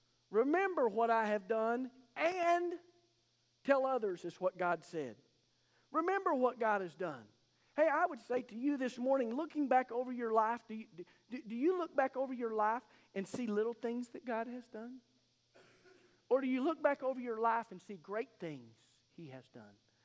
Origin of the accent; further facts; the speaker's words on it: Madill, Oklahoma, United States; Don't ever forget growing up in Medill, Oklahoma.